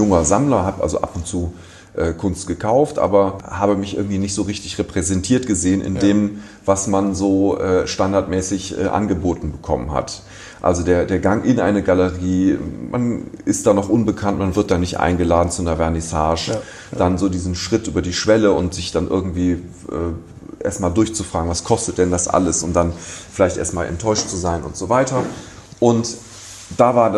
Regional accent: Düsseldorf, North Rhine-Westphalia, Germany; ich bin in Düsseldorf geboren. Das ist schon mal ganz wichtiges Thema, was mich sicherlich auch hier nach Düsseldorf wieder zurückgeführt hat. Bin hier zur Schule gegangen, bin also aufgewachsen in Düsseldorf

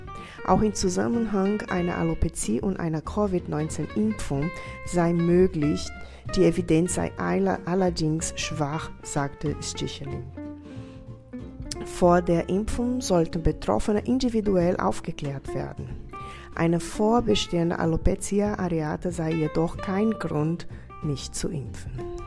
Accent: Brazil; now in Germany; Ich komme selber ursprünglich aus Brasilien

